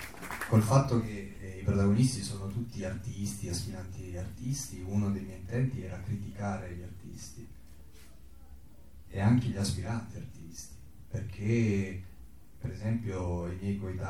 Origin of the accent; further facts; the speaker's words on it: Bracciano, Lazio, Italy; Sì, sono di Bracciano, un paese sì, vicino, sì